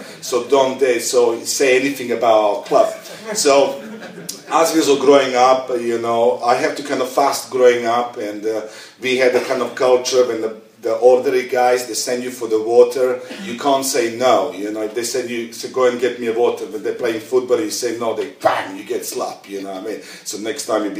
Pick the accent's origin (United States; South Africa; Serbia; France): Serbia; Belgrade; I come from Belgrade. It was really, if you go as a tourist, it's a really shitty place, you know what I mean? There's not much there to see except the good-looking girls and the bars.